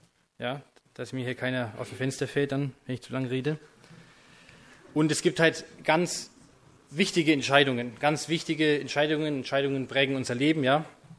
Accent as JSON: {"language": "German", "town": "Bamberg", "region": "Bavaria", "country": "Germany", "said": "ich bin 33, ich komme aus Bamberg, ich habe 4 Kinder."}